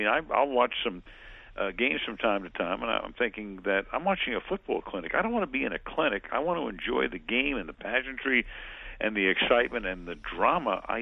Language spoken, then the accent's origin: English; Brooklyn, New York, United States; I grew up in Flatbush on Ocean Avenue between Albemarle and Beverly. The train station would be the Church Avenue station.